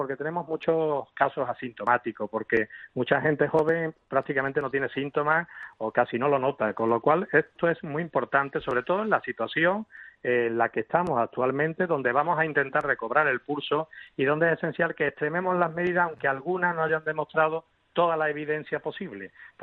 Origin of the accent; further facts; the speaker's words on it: Spain; como ciudadanos, como pueblo español, el comportamiento ha sido ejemplar.